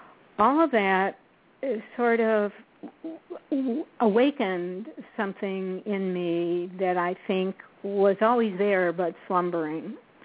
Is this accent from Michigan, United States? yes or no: yes; Michigan, United States; Now, I think I'd been to Canada because I grew up in Michigan, which is close by.